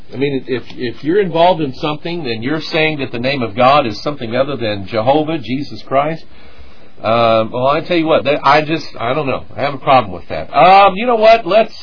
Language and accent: English; Pine Bluff, Arkansas, United States; My family … is originally from Arkansas. I was born in Pine Bluff, Arkansas, May 30th, 1966, at Jefferson Memorial Hospital. We lived in a little bitty house on the other side of the levee, on the flood side of the levee.